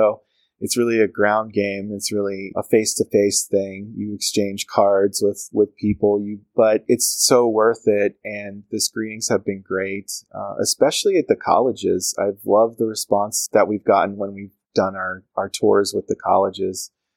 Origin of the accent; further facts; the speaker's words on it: Pennsylvania, United States; and that was something I grew up with in Pennsylvania and I thought was only Pennsylvanian, especially Pittsburgh area.